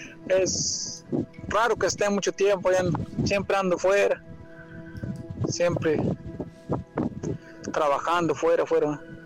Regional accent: San Luis Potosí, Mexico; also born or lived in Mexico City / Tlalnepantla; now in Austin, United States; Ahorita andamos por cuestiones de trabajo por acá, pero yo soy de la Huasteca Potosina, San Luis. Tengo su casita allá en García, Nuevo León.

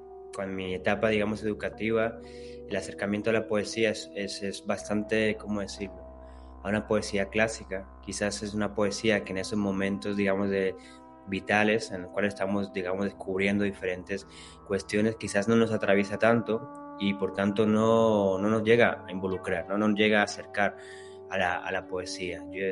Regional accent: Madrid, Community of Madrid, Spain; also born or lived in Cali, Colombia; nací en Cali, en Colombia, pero me he criado en Madrid y llevo aquí desde los 9 años.

